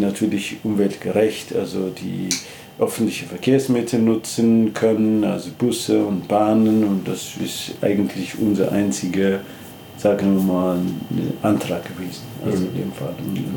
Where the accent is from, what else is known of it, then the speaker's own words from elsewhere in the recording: Ethiopia; German is a second language; now in Germany; ich komme ursprünglich aus Äthiopien, habe in Leipzig studiert